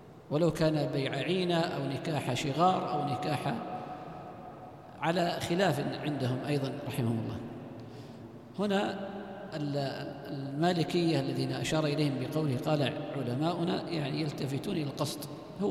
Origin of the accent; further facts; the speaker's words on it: Bashut, Saudi Arabia; وعندنا باشوت، هذا أرض واسعة. فالبشرى يعني يحصل بها سعة في الخاطر، باشوت الديرة ديرتنا.